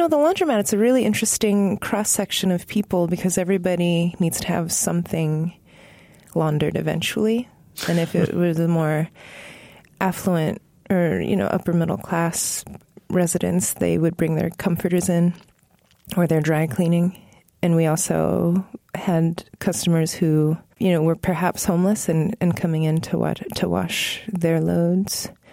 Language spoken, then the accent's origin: English; Virginia, United States; I was growing up in Northern Virginia.